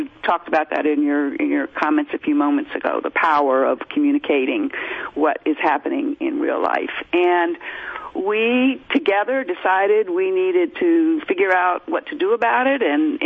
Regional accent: Maryland, United States; also born or lived in Illinois; had been reassigned from my home state of Maryland to East St. Louis, Illinois, and stayed in the Midwest and stayed in Illinois

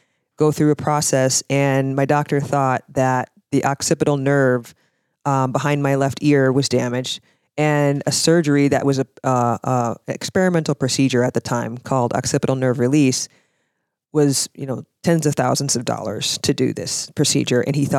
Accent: Dayton, Minnesota, United States; growing up in Dayton, going to elementary school, then Jackson Junior High School and Anoka High School, I really had no issues with race

